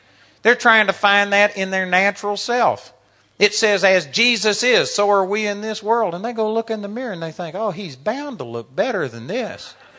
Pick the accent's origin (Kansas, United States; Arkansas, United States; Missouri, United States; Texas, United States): Texas, United States; accent: Texas; you may not like my Texas accent and you may have a prejudice against Americans.